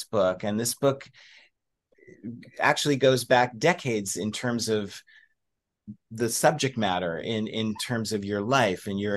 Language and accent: English; Pennsylvania, United States; I'm going to be doing a book event in my hometown. And Pennsylvania is a conservative state. A lot of people in the community I grew up in are rather conservative